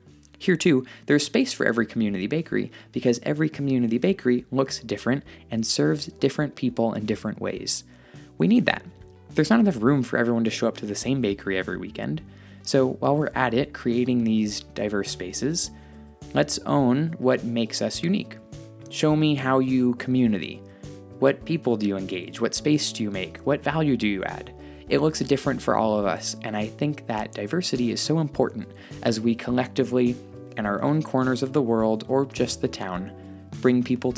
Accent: San Mateo, California, United States; Kitchen Town, San Mateo, California. Naturally, my hometown has this culinary incubator space, but it wasn't really there when I was growing up.

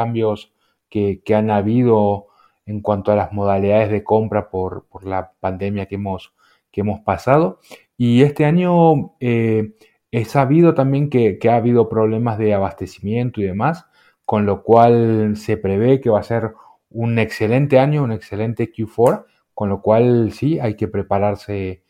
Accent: Argentina; born there; moved away; also born or lived in United States; Yo puntualmente nací en la Argentina, me formé profesionalmente en los Estados Unidos y apenitas un poco en Europa.

